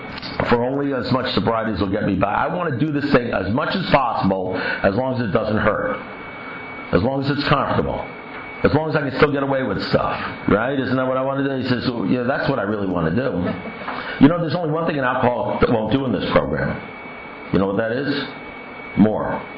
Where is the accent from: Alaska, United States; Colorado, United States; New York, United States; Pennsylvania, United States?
New York, United States; you know, I'm originally from New York. In New York, when you're talking to an alkie or anybody from New York, they drive you crazy